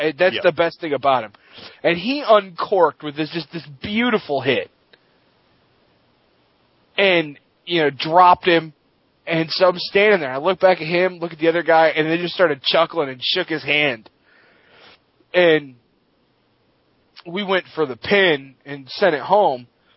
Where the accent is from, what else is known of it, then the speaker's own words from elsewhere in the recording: Baltimore, Maryland, United States; And I came out saying that I was from Baltimore